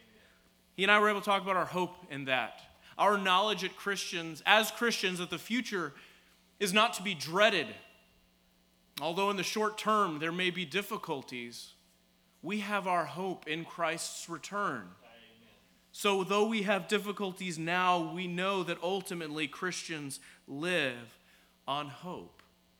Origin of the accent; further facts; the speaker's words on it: Dallas, Texas, United States; We're from Dallas area, and my parents still live there, and my younger brother does.